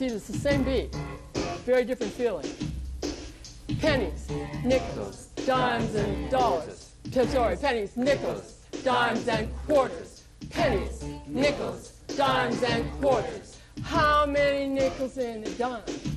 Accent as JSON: {"language": "English", "town": "New York City", "region": "New York", "country": "United States", "said": "I'm from New York City, and there are two subjects that are of great interest to New Yorkers."}